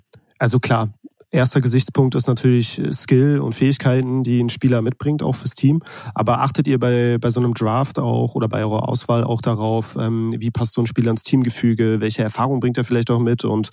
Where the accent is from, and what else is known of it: Cologne, North Rhine-Westphalia, Germany; born or raised there